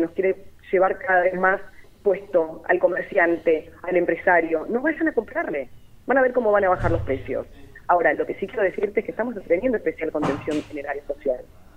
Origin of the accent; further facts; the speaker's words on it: Argentina; que hagamos una reflexión también como argentinos